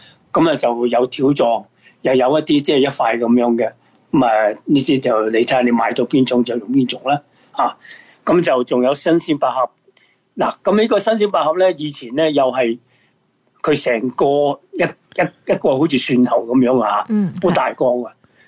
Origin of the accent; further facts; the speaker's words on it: Guangdong, China; 其实一般我哋广东人都系叫白果嘅啫